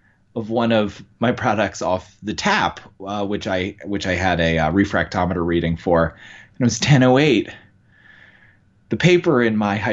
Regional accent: Wilmington, Delaware, United States; long before I was … from Wilmington, Delaware

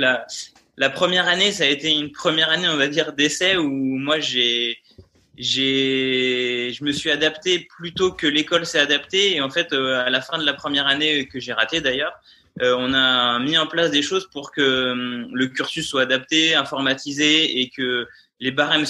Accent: Pays de la Loire, France; now in Paris, France; j'ai 29 ans. Je suis originaire de Vendée où je suis en ce moment, et sinon j'habite à Paris où j'ai fait mes études de kiné là pendant 4 ans

